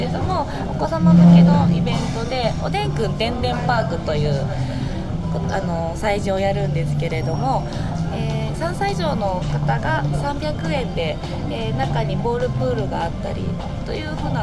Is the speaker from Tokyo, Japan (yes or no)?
yes; Tokyo, Japan; 私東京出身なんですが、